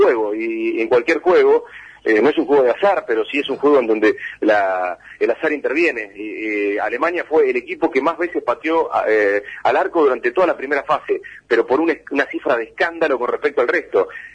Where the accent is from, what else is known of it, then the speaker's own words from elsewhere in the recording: Argentina; lo que somos los argentinos